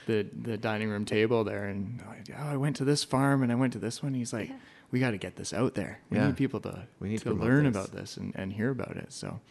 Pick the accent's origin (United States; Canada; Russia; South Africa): Canada; Hornby Island, British Columbia; I've always loved the smaller islands around here. Like, I mean, I grew up on Hornby Island